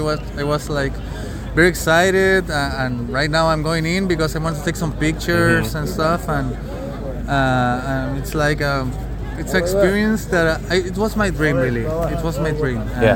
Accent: Chile; English is a second language; Yeah, I'm from Chile.

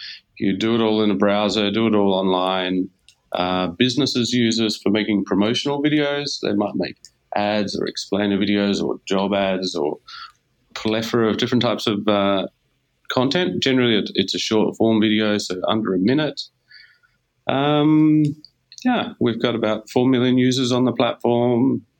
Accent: Hobart, Tasmania, Australia; moved away as an adult; also born or lived in England; So I grew up in Hobart.

